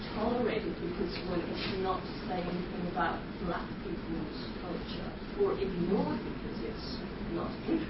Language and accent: English; Norway; I'm from Norway, and it's a very, very white society.